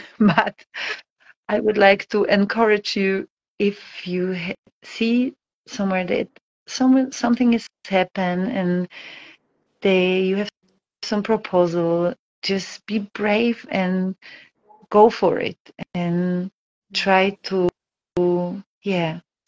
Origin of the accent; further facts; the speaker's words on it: Poland; English is a second language; I'm from Poland, so I know what I'm talking about.